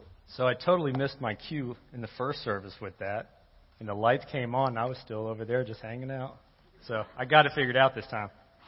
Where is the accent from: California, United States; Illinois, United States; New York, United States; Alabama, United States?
Alabama, United States; Prattville; now in Colorado, United States; So my wife and I, we live in Colorado. We've been there for about the past 4 years, and we're from Prattville. And because we're from this community, we really have a heart for this community.